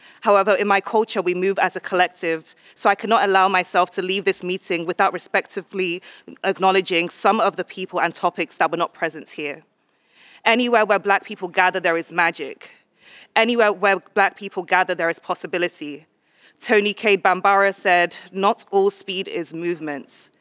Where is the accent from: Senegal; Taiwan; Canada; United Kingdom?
United Kingdom; also born or lived in Nigeria; now in United States; I grew up in Britain, which in summary means my people were forced to migrate from formerly colonized land into the colonizers' hands.